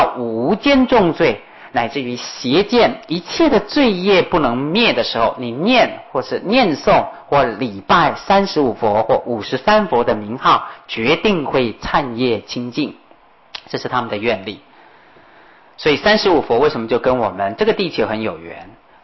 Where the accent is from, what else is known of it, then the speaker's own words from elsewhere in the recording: China; 西藏人跟我们中国人一样也很喜欢念88佛忏悔文